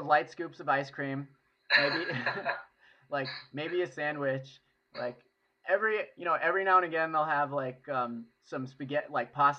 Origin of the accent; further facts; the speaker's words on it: Santa Cruz, California, United States; Well, see, growing up in Santa Cruz, though, I had this weird realization maybe like halfway through where I was coming home drunk.